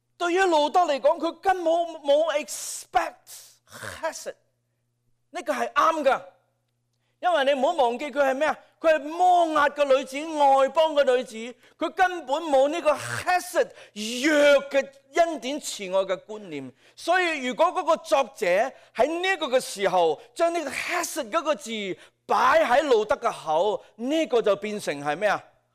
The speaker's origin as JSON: {"language": "Cantonese", "region": "Guangdong", "country": "China", "said": "即系我哋广东人俗语话啲十下十下咁啦"}